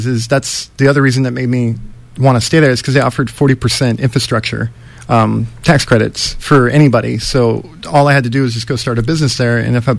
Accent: Chico, California, United States; I grew up in Chico, and in 2006, I had a camera

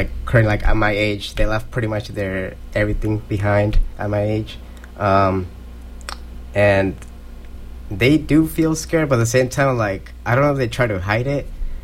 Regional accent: San Diego, California, United States; So I was raised in San Diego, California. So there was a lot of other Hispanics there, Latinos, Chicanos.

